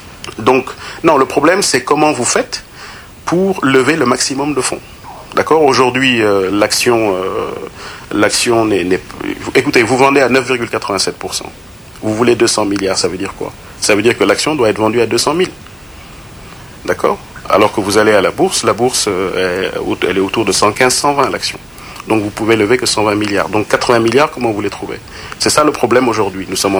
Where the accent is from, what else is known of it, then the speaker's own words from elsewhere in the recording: Senegal; en tant que Sénégalais